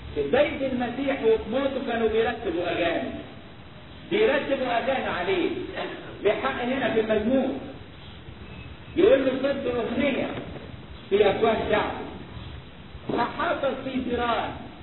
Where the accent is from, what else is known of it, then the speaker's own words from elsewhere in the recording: Egypt; عارفين الأعدام عندنا في مصر بالنسبة للكشف يعملوا إيه؟